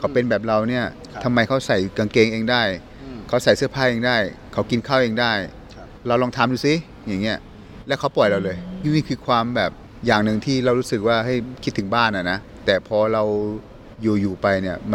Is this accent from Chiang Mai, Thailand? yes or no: yes; Chiang Mai, Thailand; สมัยเด็กๆเนี่ยเราอยู่บ้านเนี่ยบ้านเราก็อยู่ต่างจังหวัดนะครับผมเป็นคนเชียงใหม่นะครับอยู่ในป่าในเขาเนี่ยครับ